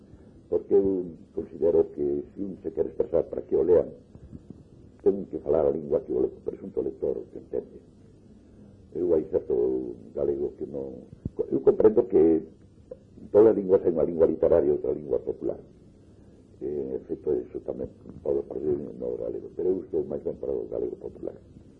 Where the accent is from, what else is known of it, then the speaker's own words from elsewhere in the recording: Galicia, Spain; O meu galego é o galego do meu entorno de neno, é o galego que falaba a miña nai, é o galego que falaba, entón o meu povo falaba todo o mundo galego